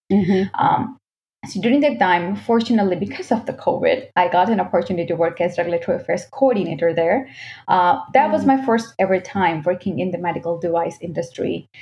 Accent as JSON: {"language": "English", "country": "India", "tie": "born or raised there", "lives_now": "Canada", "said": "Because right now I stay in Canada, but I'm basically from India. I was born in India and raised in India."}